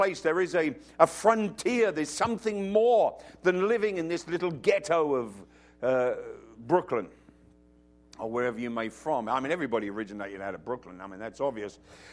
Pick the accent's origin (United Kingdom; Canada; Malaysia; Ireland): United Kingdom; London; now in Kingston, United States; I'm from London. And that's a city.